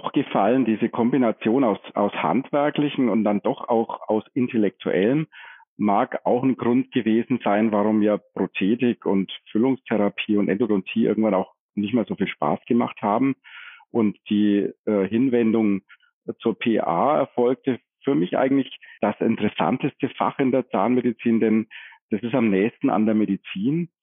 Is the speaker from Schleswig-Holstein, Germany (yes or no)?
no; Forchheim, Bavaria, Germany; ich komme aus einem kleinen Dörfchen eigentlich mit 30.000 Seelen, Forchheim.